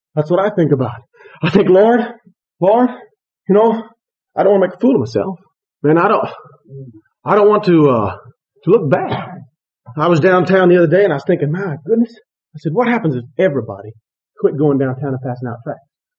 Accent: United States; I can honestly say I am proud that I'm an American. I can also say it's a great grace that God made me an American.

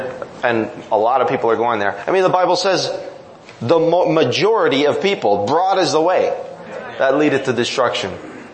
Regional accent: Canada; I'm always made fun of for my last name and because I'm Canadian.

